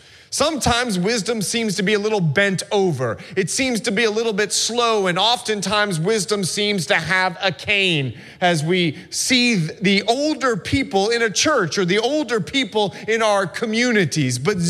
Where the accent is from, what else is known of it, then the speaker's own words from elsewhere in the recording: Florida, United States; but I remember when I was growing up in Florida. Listen, I was there 16 years old.